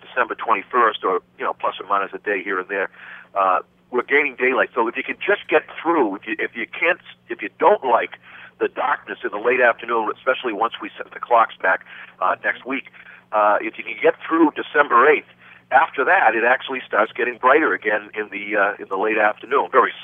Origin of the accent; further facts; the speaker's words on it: Braintree, Massachusetts, United States; She used to live next to me, next to us when we grew up in Braintree